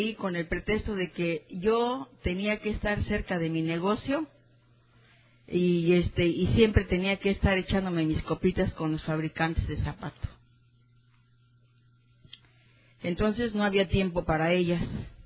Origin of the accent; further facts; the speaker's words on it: Mexico City, Mexico; Yo soy de Tepito, del barrio Bravo de Tepito.